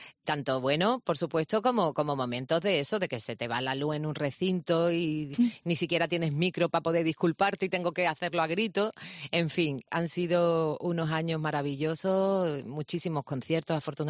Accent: Andalusia, Spain; como soy andaluza, soy muy exagerada.

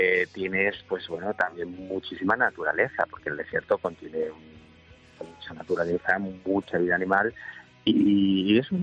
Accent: Basque Country, Spain; yo soy vasco

